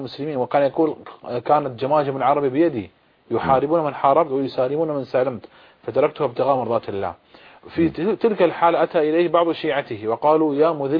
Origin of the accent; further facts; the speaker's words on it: Bahrain; نحن يعني من البحرين ونحن أدرى بأهلها